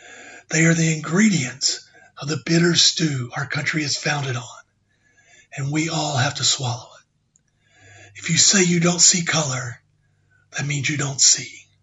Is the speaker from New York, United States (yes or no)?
no; Brunswick, Georgia, United States; A few months ago in my hometown of Brunswick, Georgia, a young Black man named Ahmaud Arbery was shot to death by two white vigilantes.